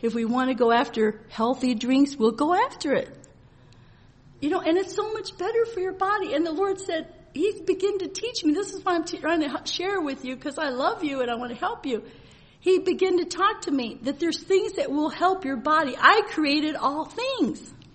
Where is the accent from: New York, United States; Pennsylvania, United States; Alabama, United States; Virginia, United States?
Virginia, United States; I'm from Virginia, you know, so a lot of them have porch swings.